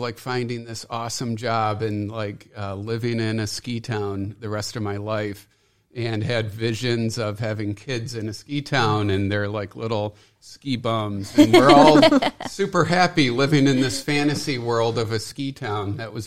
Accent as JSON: {"language": "English", "town": "Ada", "region": "Michigan", "country": "United States", "tie": "born or raised there", "lives_now": "Colorado", "said": "I was born right here in Ada, Michigan, grew up in Ada, went to Thornapple Elementary School, went to Forest Hills Central High School after that, and then went to Michigan State for Hospitality Business School."}